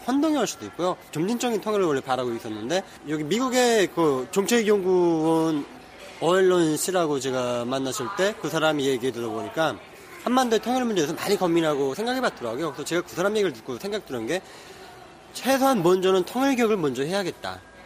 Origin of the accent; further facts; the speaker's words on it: North Korea; 나는 탈북자로서